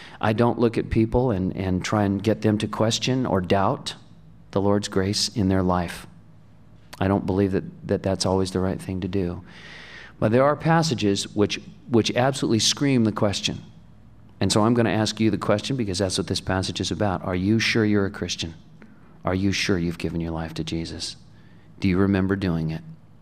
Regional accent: Santa Cruz, California, United States; I grew up in Santa Cruz, California, where houses shake a lot, and where a lot of times they'll just fall right off a hillside.

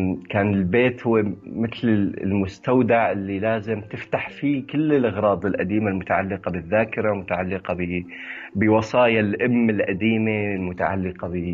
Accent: Deir ez-Zor, Deir ez-Zor Governorate, Syria; also born or lived in Saudi Arabia; أنا ولدت بالسعودية في خطر إنك تكون تلعب بالشارع أو تلعب بالحارة لأنه أنت غريب, أنت أجنبي مثل ما تسمى.

